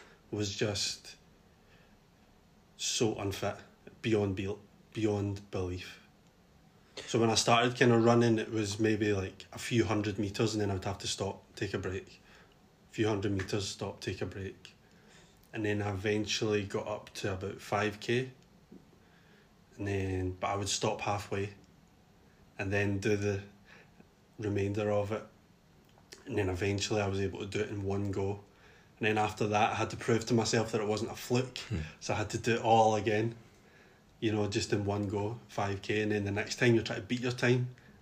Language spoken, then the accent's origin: English; Glasgow, Scotland, United Kingdom; I'm from Glasgow, born and raised.